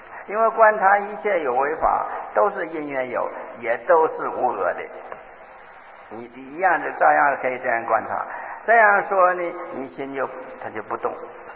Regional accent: China

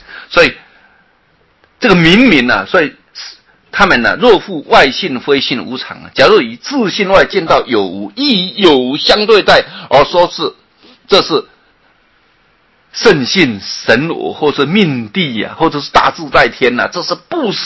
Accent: Taiwan; 就像我们台湾话所说的欢迎茶家就找

